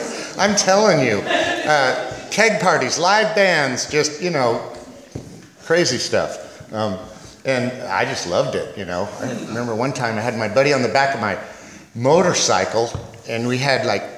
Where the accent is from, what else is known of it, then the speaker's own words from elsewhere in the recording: Pasadena, California, United States; born there; I was born in Pasadena in 1960. The hospital I was born at was called the Glendale Sanitarium.